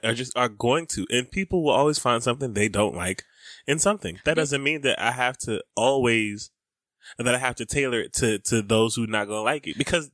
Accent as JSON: {"language": "English", "region": "the South", "country": "United States", "tie": "born or raised there", "said": "There are some places that I hear, or I've heard, you know, growing up in the South in the 90s in churches."}